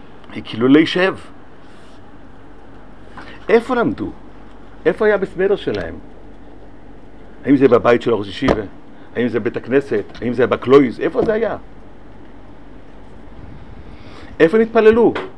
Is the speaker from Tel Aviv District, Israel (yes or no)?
yes; Bnei Brak, Tel Aviv District, Israel; אני פה גדלתי בבני ברק, פאר הישיבות.